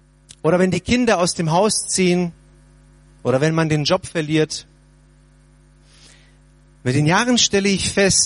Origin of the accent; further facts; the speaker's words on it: North Germany, Germany; und ich komme ja aus dem Norden